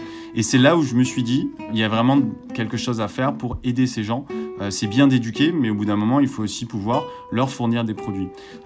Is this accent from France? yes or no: yes; Marseille, Provence-Alpes-Côte d'Azur, France; j'ai grandi à Marseille